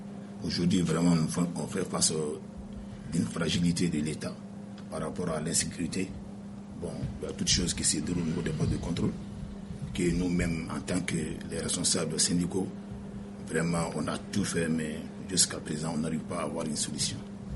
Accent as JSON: {"language": "French", "country": "Mali", "said": "Tel n'est pas le cas chez nous, au Mali."}